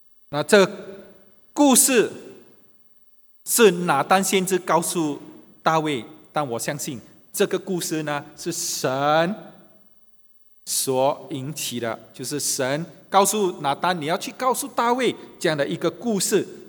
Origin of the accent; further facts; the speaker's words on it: China; 你会觉得比较亲切哈，可能是因为我是中国人